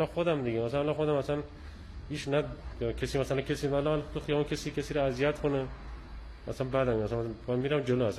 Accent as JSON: {"language": "Persian", "town": "Aligudarz", "region": "Lorestan", "country": "Iran"}